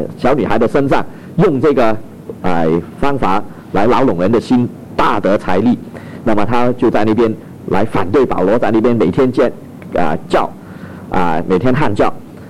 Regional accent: China; 跟我们中国人一样，分得非常的散啊，世界各地都有。

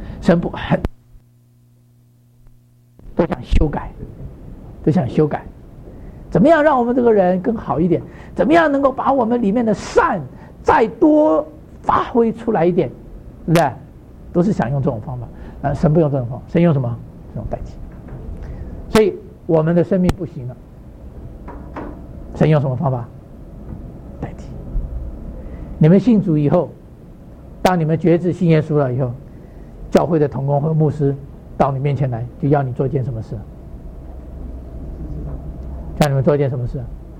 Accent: Taiwan; 我是从台湾出生长大，在台湾呢，很多人呢

